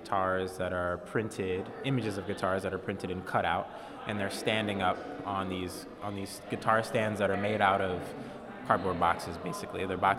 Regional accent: California, United States; also born or lived in New Orleans; now in St. Louis, United States; No, I'm actually from New Orleans, grew up in Southern California. So I moved to St. Louis for grad school 5 years ago.

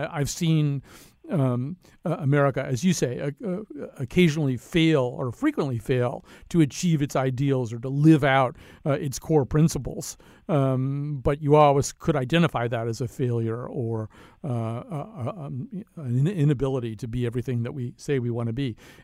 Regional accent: United States; I sort of wonder what I'll see in what remains of my time as an American.

